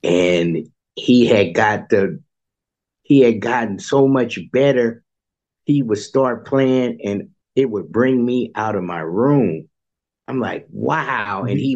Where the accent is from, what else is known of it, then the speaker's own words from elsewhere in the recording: California, United States; growing up in the Bay Area, you knew a lot of the musicians.